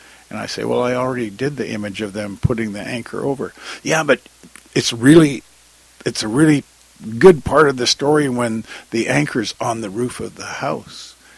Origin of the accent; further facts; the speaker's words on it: British Columbia, Canada; as a child growing up, the history of BC has always been uppermost in my mind